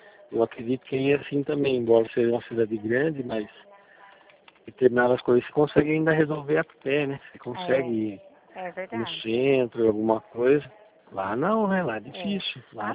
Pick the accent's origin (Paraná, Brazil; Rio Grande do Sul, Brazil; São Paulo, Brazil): São Paulo, Brazil; Itapetininga; eu sou de Itapetininga. Itapetininga tem em torno de 160 mil habitantes.